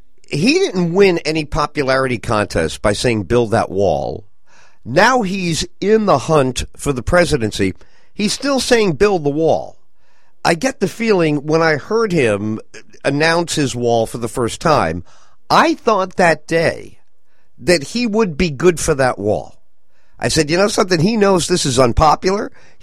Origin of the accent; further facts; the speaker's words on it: Bronx, New York, United States; I'm from the Bronx, he's from Queens. Nothing he's said or done surprises me. I grew up in the five boroughs.